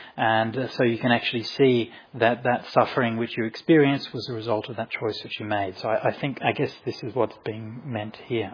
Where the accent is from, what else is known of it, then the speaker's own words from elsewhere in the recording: Perth, Western Australia, Australia; I was growing up in Perth where the spiders are like really scary and they can actually kill you and stuff.